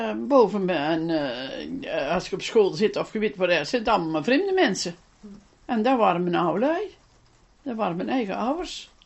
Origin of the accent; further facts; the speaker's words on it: Dinther, North Brabant, Netherlands; born there; geboren in Dinter, 4 juni 1925, in de Heilaren. In die oude boerderij, die met de achterkant naar de weg, dus er staat er nog.